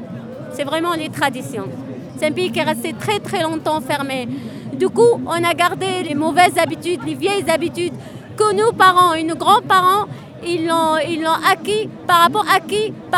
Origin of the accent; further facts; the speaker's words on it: Annaba, Annaba Province, Algeria; moved away as an adult; now in France; Je suis d'Annaba. Je parle de moi, hein.